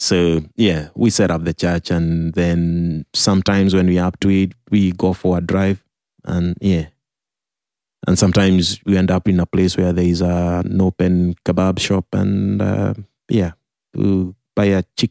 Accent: Kenya; born there; I was born in Kenya, which is in the eastern part of Africa.

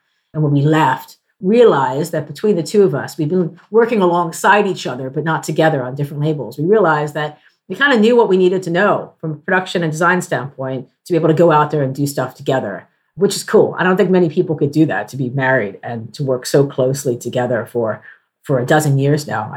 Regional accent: United States; now in United Kingdom; One of the things I've learned as an American over here is that you can actually get the government to fund creative R&D

